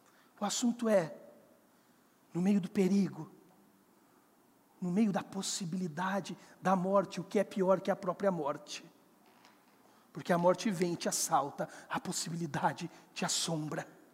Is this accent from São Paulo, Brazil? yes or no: yes; São Paulo, Brazil; Mata a saudade da minha terra. Vale do Paraíba.